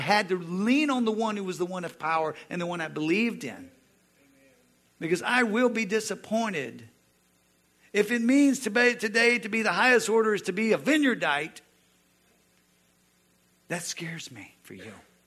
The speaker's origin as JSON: {"language": "English", "country": "United States", "said": "I am from the United States of America"}